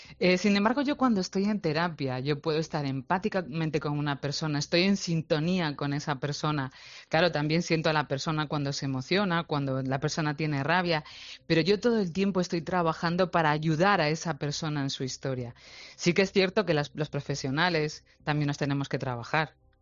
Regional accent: Galicia, Spain; Aunque somos gallegos los dos

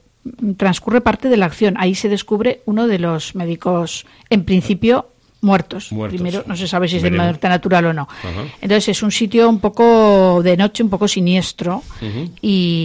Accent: Aragon, Spain; Que como soy aragonesa, pues siempre acude mucha gente allí

